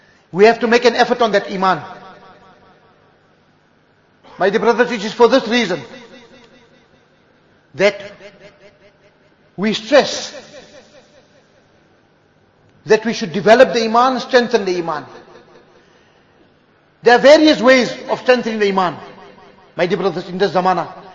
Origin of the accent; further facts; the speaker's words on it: Northern Cape, South Africa; I come from the Northern Cape. You must have heard of the holy city of Kimberley. In any case, I come from that area